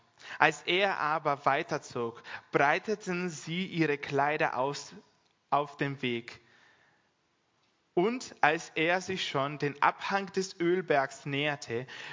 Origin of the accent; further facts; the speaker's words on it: Brazil; now in Austria; ich bin mit der Carla verheiratet. Ursprünglich komme ich eigentlich aus Brasilien.